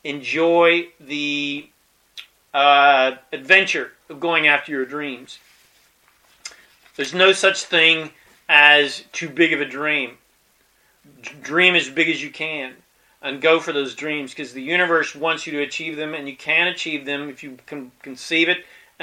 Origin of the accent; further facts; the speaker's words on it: Colorado, United States; born there; I was born in Colorado in the mountains, and I used to go rock climbing all the time.